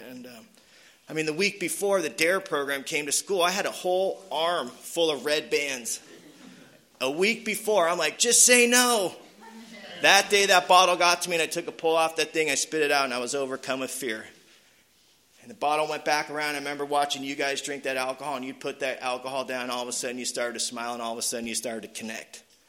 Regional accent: Mission Viejo, California, United States; And I grew up in Mission Viejo, California. I don't think they saw a gang member till I got there, you know.

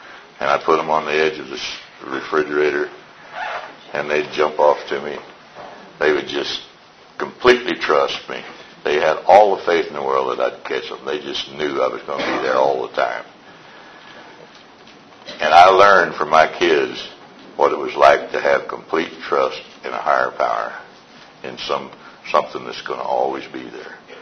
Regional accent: Missouri, United States; born there; I was born back in Missouri, 1930. I rode to kindergarten with my school teacher in a horse and buggy down a dirt road.

